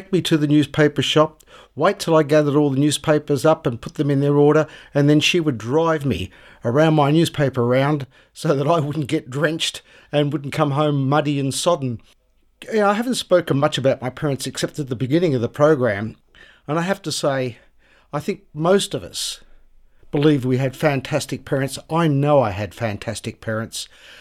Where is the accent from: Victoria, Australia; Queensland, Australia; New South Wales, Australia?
Victoria, Australia; Jordanville; And so as a kid growing up in Jordanville in Jindabyne Avenue, I could always rely on my parents to support me and help me.